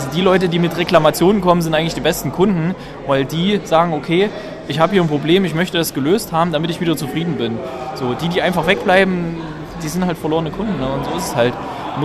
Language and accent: German; Gera, Thuringia, Germany; also in meiner alten Heimatstadt, haben wir auch ein Forum, www.film-gera.de